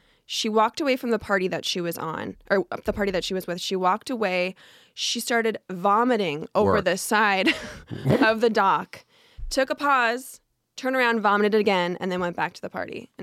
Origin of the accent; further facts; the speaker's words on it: Arizona, United States; I'm from Arizona, but...